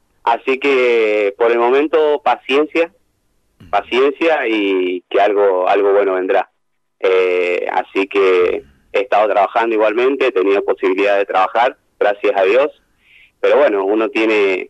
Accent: San Rafael, Mendoza, Argentina; Como sanrafaelino, el único.

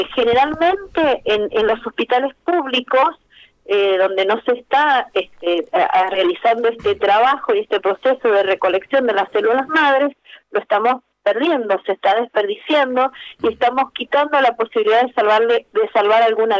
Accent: Santa Rosa, Mendoza, Argentina; Yo soy del departamento de Santa Rosa, nos conecta con San Rafael, la ruta 153 sur.

